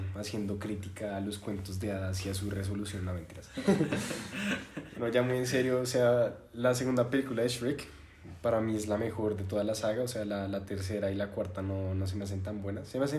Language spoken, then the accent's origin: Spanish; Mexico; Sí, yo soy mexicano.